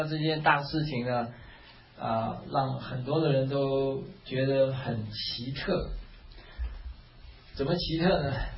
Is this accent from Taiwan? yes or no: yes; Taiwan; now in United States; 那我记得有一年我回台湾的时候